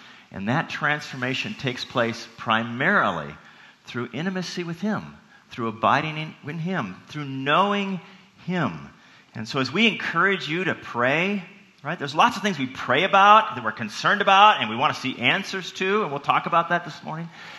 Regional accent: Seattle, Washington, United States; Growing up in Seattle, we had a couple apple trees in our backyard in two different locations in our backyard.

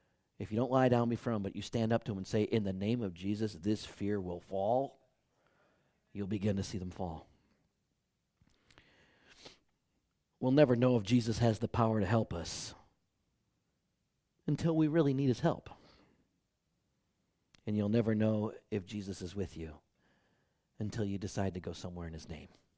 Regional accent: Detroit, Michigan, United States; maybe growing up in Detroit taught me this.

